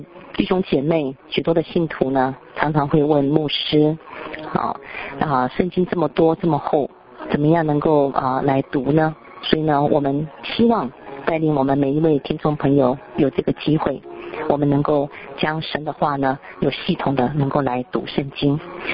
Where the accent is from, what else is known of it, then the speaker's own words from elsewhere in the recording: Taiwan; 因为我自己是从台湾来的哈